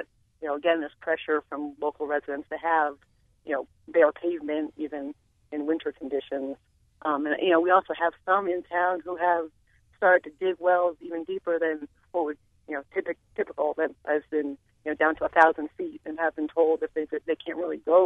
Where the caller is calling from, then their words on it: Brookline, United States; I'm from Brookline. You know, we're a small town but rapidly growing or have been that relies on well water.